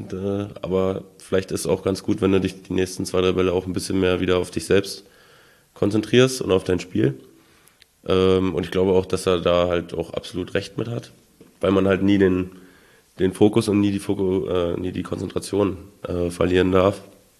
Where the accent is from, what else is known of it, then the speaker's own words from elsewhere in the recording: Kyritz, Brandenburg, Germany; Also ich komme aus Küritz, also genau aus Gantico, das ist so ein ganz kleines Dorf, so ein Ortsteil von Küritz.